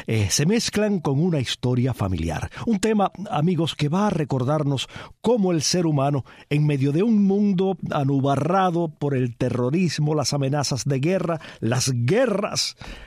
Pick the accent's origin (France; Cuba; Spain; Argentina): Cuba; la gran mayoría de nosotros, como cubanos, comparte.